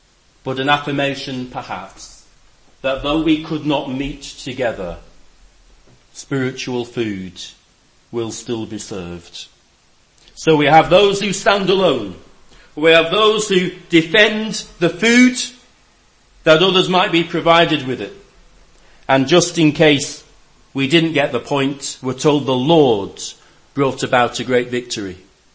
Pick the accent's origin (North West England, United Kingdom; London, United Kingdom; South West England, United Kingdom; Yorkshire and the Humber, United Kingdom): North West England, United Kingdom; Lancaster; And now I come from Lancaster, and I can tell you the water there is different to how it is here.